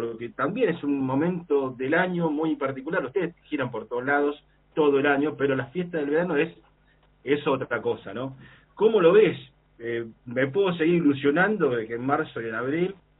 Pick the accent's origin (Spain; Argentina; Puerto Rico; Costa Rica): Argentina